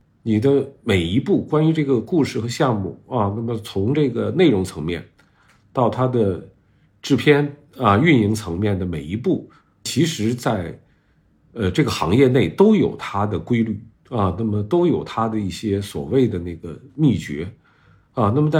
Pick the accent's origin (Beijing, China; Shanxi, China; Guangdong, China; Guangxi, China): Beijing, China; 而尤其我是一个北京人啊